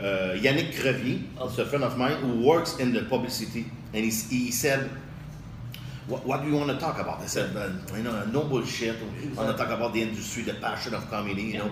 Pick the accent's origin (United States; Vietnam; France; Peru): France; English is a second language; I'm French, though. I speak in English, I learned English 7 years ago. I continue to learn English, by the way